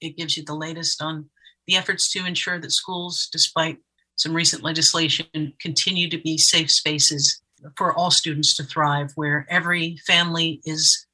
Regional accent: Florida, United States; I remember being a kid growing up in Florida and the level of isolation that you can feel.

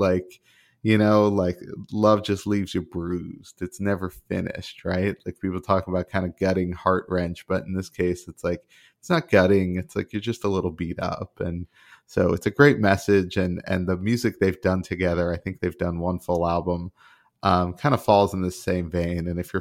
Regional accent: Texas, United States; And in my mind, I think … is probably second, but I'm from Texas.

